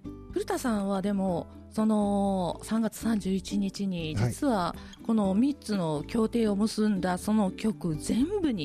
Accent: Osaka, Japan; born there; 私、でも、もともと大阪の生まれなんでね

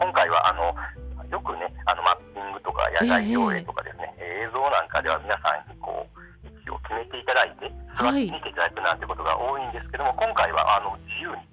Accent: Maizuru, Kyoto, Japan; 東舞鶴出身の人間として

